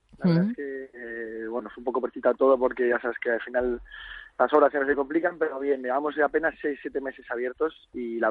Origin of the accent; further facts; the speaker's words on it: Madrid, Community of Madrid, Spain; also born or lived in Cádiz; Estamos contentos en Madrid, somos madrileños y la verdad es que aunque llevemos 9 años en Cádiz, hemos vuelto a casa